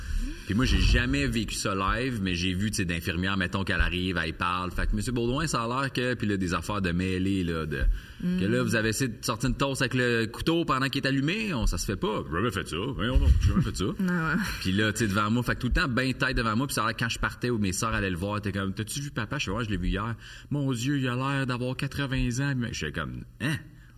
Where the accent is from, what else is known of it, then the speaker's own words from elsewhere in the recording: Quebec, Canada; J'ai grandi sur la Rive-Sud de Montréal.